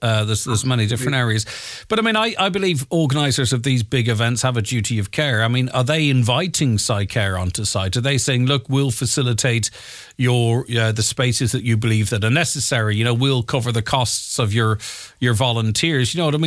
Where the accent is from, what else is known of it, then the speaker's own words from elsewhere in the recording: Ulster, Ireland; we're from Donegal. We travel all over the place to attend events.